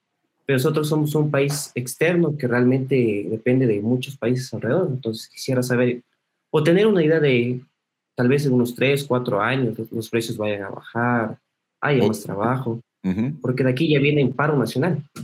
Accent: Quito, Pichincha, Ecuador; Yo soy de Quito, Ecuador.

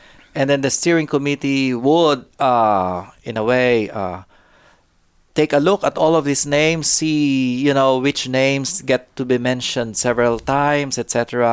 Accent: Philippines; English is a second language; I'm Filipino. I'm from Asia.

